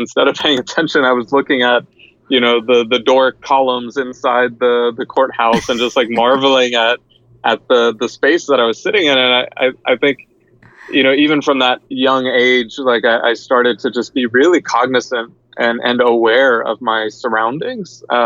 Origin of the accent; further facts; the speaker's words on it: Georgia, United States; also born or lived in Karachi, Pakistan; I was born in Karachi, Pakistan, and we immigrated to the U.S. when I was about 3 years old. So I grew up outside of Atlanta, just in the suburbs. And, you know, nothing special, just a typical suburban Georgia.